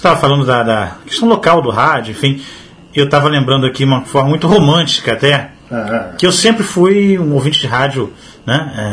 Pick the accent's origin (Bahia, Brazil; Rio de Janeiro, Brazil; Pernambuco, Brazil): Rio de Janeiro, Brazil; Campos; no interior do estado, eu sou de Campos, né? Quando eu era criança, eu ouvia rádios do Rio, de São Paulo, enfim, lá em Campos.